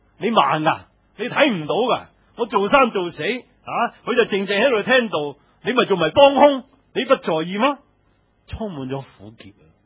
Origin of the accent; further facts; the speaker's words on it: China; 即系我谂系我哋中国人好多都好似